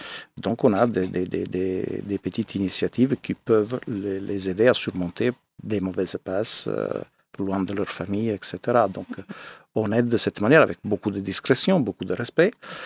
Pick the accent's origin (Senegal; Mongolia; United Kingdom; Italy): Italy; now in France; je suis italien à la base, Maintenant, je suis bien intégré en France. Ça fait 20 ans que je suis là.